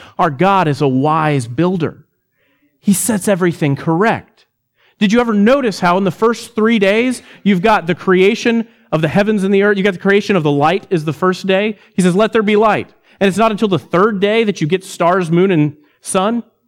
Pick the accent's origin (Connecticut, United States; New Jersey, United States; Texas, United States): Texas, United States; I'm a Texan and I love Texas, but man, North Texas was flat.